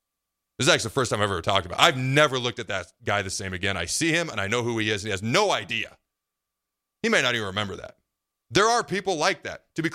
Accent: West Coast, United States; Do I have family throughout the state that I did not know growing up because I grew up on the West Coast?

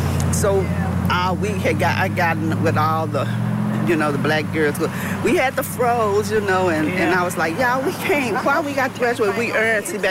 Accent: Texas, United States; which we were raised in East Texas in a small rural area

